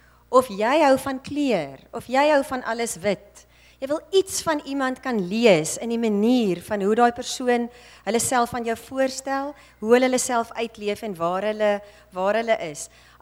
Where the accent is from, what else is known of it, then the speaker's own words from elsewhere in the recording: Namibia; Ek kom van Namibia af, dan kom ons in die Kaap aan by haar.